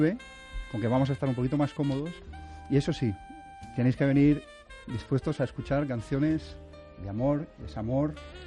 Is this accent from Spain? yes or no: yes; Valencia, Valencian Community, Spain; Valencia, mi tierra.